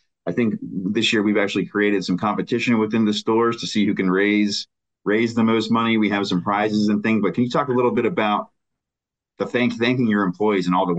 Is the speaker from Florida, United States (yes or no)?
no; York, Pennsylvania, United States; now in Pittsburgh, United States; I actually, I grew up in York, Pennsylvania. I moved to Pittsburgh to go to Duquesne.